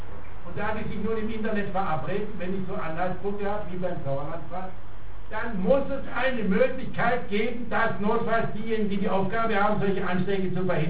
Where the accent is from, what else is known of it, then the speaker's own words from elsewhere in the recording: Freiburg, Baden-Württemberg, Germany; born there; ich bin in Freiburg geboren